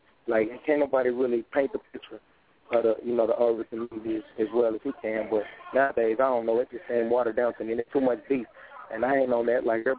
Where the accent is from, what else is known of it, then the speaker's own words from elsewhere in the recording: Chicago, Illinois, United States; also born or lived in Mississippi; I'm from Chicago originally, but I was out here in Mississippi, Indiana, a lot of like back and forth.